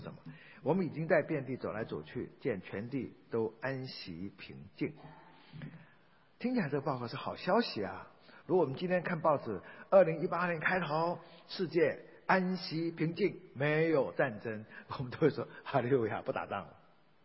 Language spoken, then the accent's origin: Chinese; China; 尤其我们从中国来你就懂